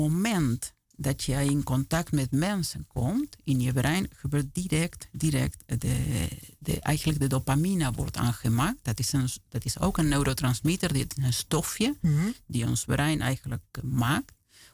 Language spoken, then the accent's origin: Dutch; Argentina; accent: Argentine; Dutch is a second language; ik spreek met accent, met Argentijnse accent.